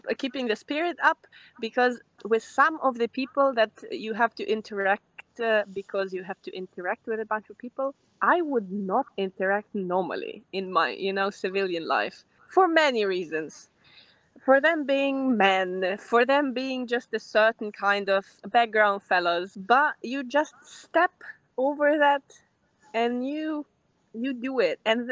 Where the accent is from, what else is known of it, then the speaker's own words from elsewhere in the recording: Germany; English is a second language; I'm from Germany, do you speak a couple of words of German, and I start talking to them in German